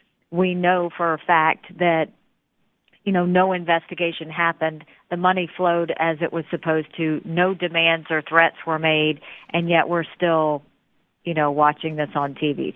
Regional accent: United States; Just as an American, our focus is always on jobs and the economy

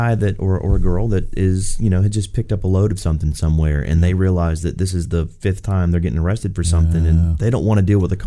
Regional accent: Florida, United States; I'm actually from South Florida, so if I could follow my Hurricanes around, I'd be happy.

